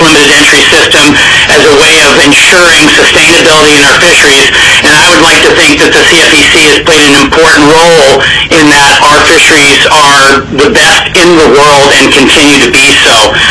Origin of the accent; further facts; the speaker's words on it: Homer, Alaska, United States; I'm here in Homer, Alaska. I'm from Homer, Alaska.